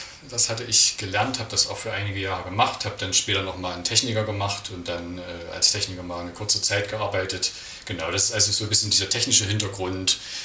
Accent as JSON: {"language": "German", "region": "East Germany", "country": "Germany", "also_born_or_lived": "United Kingdom", "said": "dass ich eben als Ostdeutscher jetzt so international unterwegs sein kann, dass ich eben diese Erfahrungen machen konnte, Englisch ordentlich lernen konnte, mal in Großbritannien oder Nordirland leben konnte"}